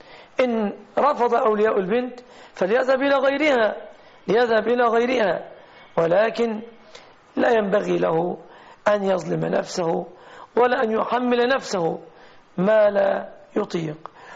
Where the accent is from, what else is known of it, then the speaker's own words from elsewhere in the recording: Egypt; في بلادنا مصر الصداق يتمثل في الشبكة